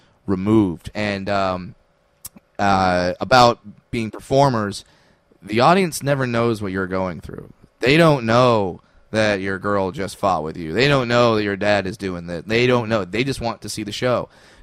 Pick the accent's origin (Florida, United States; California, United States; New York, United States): California, United States; and I'm from Orange County. I was in the audience